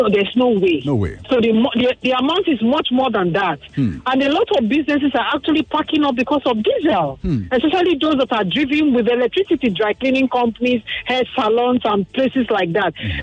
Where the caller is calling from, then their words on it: Lekki, Lagos, Nigeria; I'm calling from Lekki.